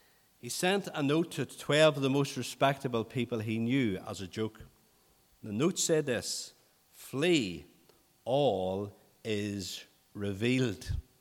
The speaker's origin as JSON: {"language": "English", "region": "Northern Ireland", "country": "United Kingdom", "said": "I come from South Armagh."}